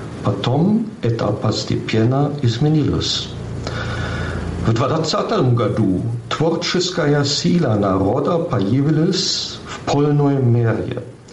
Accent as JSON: {"language": "Russian", "town": "Giessen", "region": "Hesse", "country": "Germany", "tie": "born or raised there", "said": "Мой родной город Гießen совсем небольшой, но он называет себя университетским городом."}